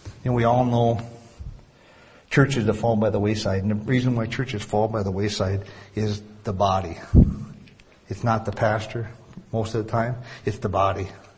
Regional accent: Door Lake, United States; You all know I grew up in Door Lake. My dad was a pastor.

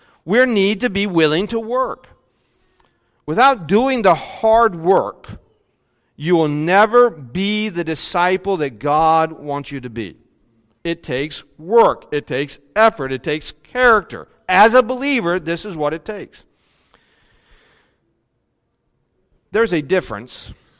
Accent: West Virginia, United States; Now, again, I grew up in West Virginia.

